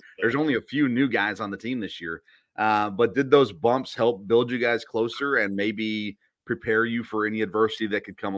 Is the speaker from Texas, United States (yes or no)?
no; Tennessee, United States; I grew up in Middle Tennessee, and my family hated Vanderbilt and everything except for baseball